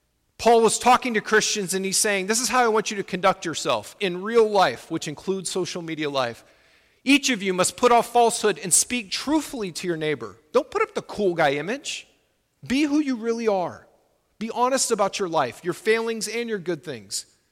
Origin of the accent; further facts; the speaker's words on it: Houston, Texas, United States; I think about the floods down in Houston, my hometown, my friends down there.